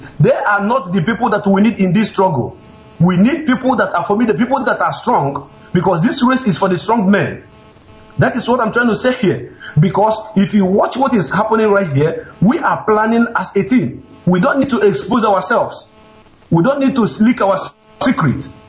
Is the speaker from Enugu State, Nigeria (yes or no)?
yes; Enugu State, Nigeria; now in Dubai, United Arab Emirates; I am from Enugu State in the local government area, Biafra.